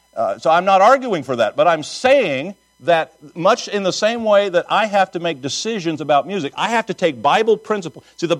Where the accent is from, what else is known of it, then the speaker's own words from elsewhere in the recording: Kansas, United States; I came from Kansas.